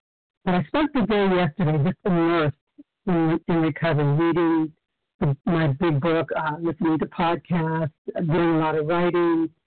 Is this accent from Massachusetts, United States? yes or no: yes; Cape Cod, Massachusetts, United States; I'm from Cape Cod, Massachusetts.